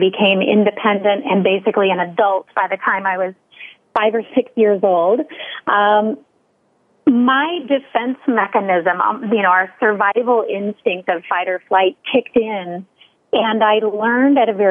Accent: Alaska, United States; I grew up in Southeast Alaska, and my parents were divorced before I was 2 years old.

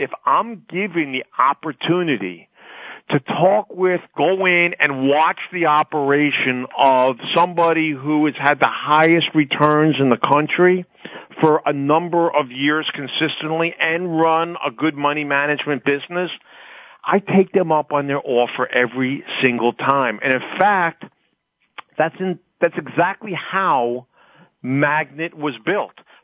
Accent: New York City, New York, United States; now in New Jersey, United States; I grew up in Midtown or Upper West Side in New York City.

